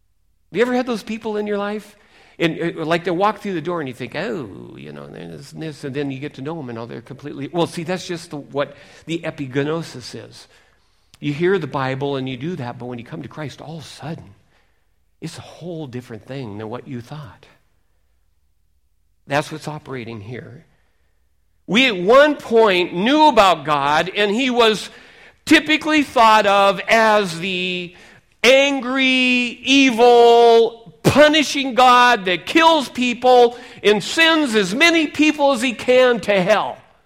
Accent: Seattle, Washington, United States; You remember, I was from Seattle. It's always gray skies.

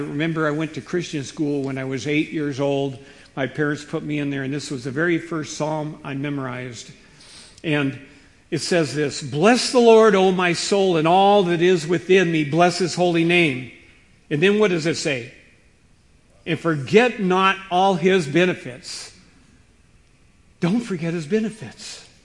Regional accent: Seattle, Washington, United States; I remember I was raised in Seattle, and Seattle is full of Norwegians, Swedes, Germans, especially in the fishing industry.

